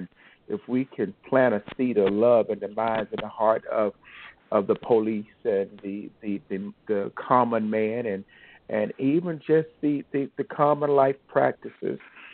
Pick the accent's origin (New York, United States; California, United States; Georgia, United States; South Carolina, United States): South Carolina, United States; I'm from South Carolina, and we're such a state of hospitality, but yet also a state of unrest. And I grew up in a large family